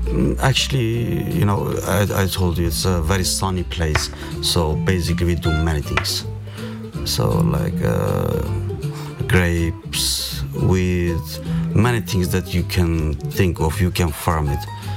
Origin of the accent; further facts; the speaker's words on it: Adıyaman, Turkey; So I'm from Samsur. It means also Adıyaman, it's which is southeast of Turkey, next to the Euphrates city. 600,000 people live there. So mostly it's like a hot place. Weather is usually hot, and farming place.